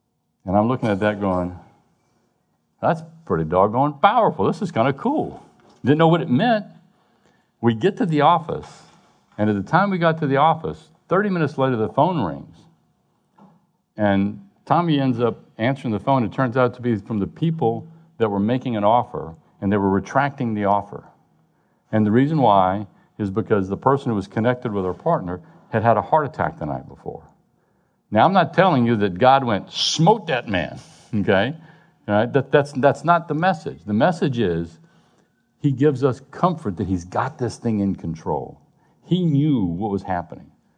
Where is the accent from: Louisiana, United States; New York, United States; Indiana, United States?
Louisiana, United States; I'm from South Louisiana, baby. We had to cover that food so we could eat it.